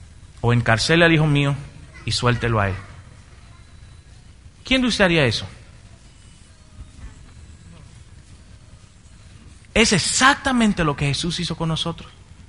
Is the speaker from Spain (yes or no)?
no; Dominican Republic; ¿O es solamente en mi país? Ay, ya sí fue, ¿verdad? Los dominicanos estamos presos, qué problema.